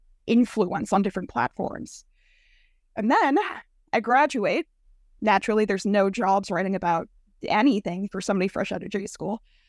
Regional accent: Canada; I am Canadian, but I can put on a brave face for you guys.

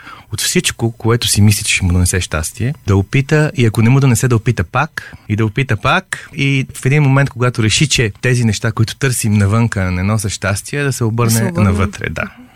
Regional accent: Sofia, Sofia City, Bulgaria; от София съм

